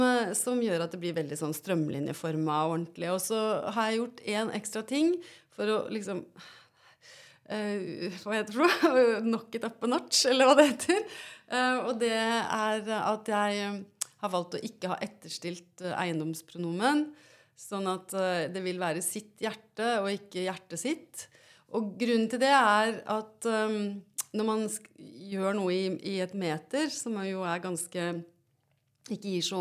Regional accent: Trøndelag, Norway; accent: Trøndersk; first language Trøndersk; mitt morsmål jo egentlig trøndersk, for jeg har en trøndersk mamma

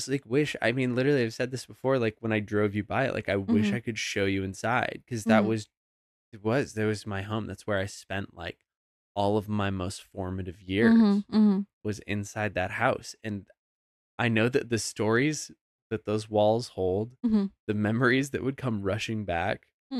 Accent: Idaho, United States; growing up in Idaho is so funny because, like, I don't know. I'm glad that I grew up in the years that I did

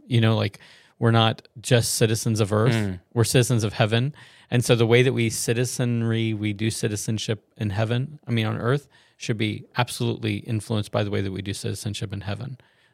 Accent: United States; it's like your duty and also your privilege as a Christian and as an American.

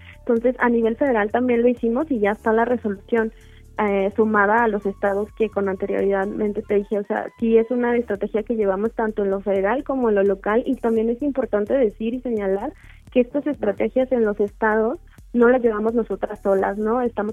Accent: Guadalajara, Jalisco, Mexico; yo nací y crecí en Guadalajara, allá es toda mi familia.

